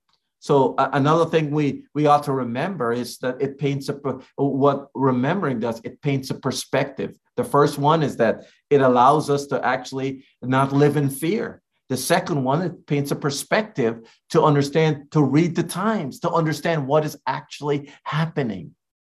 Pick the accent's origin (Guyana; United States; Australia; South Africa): Guyana; when I grew up in Guyana, I was born in Guyana, and we didn't have a refrigerator at a period of time in our lives.